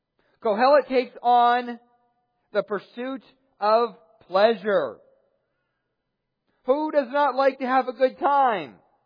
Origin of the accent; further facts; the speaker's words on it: Erie, Pennsylvania, United States; I was raised in Erie, Pennsylvania